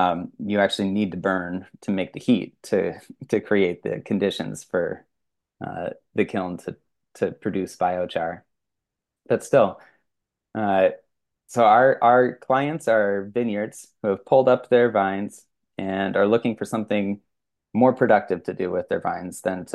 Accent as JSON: {"language": "English", "region": "East Coast", "country": "United States", "tie": "born or raised there", "said": "So I grew up on the East Coast, and every town there has a little square with all the shops set up around it."}